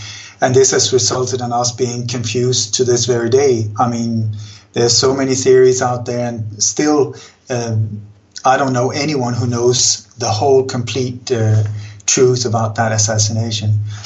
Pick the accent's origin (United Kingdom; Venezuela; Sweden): Sweden; also born or lived in Denmark; And I was born in Denmark, but grew up in Sweden.